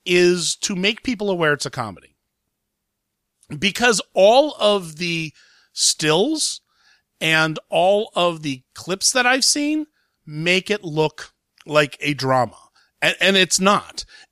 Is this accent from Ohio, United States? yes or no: yes; Columbus, Ohio, United States; I believe, opening this week in my hometown of Columbus, Ohio.